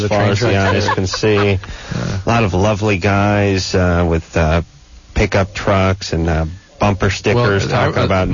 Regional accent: North Hollywood, California, United States; I grew up in North Hollywood and went to Walter Reed Jr. All right. Been to North Hollywood High

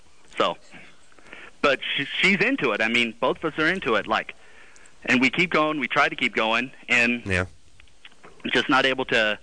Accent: Texas, United States; I'm originally from Texas, so.

